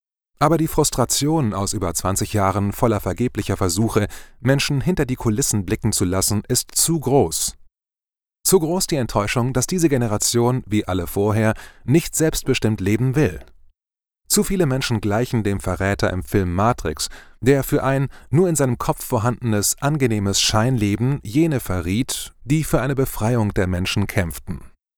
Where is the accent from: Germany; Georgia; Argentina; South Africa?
Germany; Immer hatte ich Deutschland als meine Heimat angesehen.